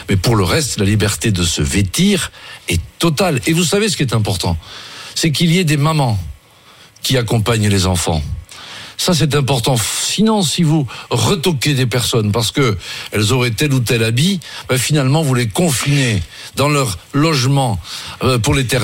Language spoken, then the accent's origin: French; Brittany, France; parce que je suis breton.